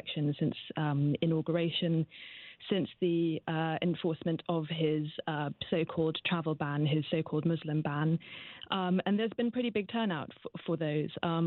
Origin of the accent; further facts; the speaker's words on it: Scotland, United Kingdom; now in London, United Kingdom; So I am a Scot removed from Scotland working in London